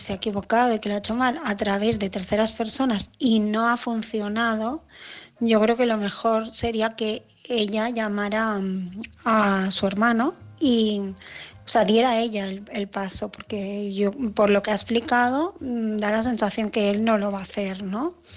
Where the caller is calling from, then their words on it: Barcelona, Catalonia, Spain; de Barcelona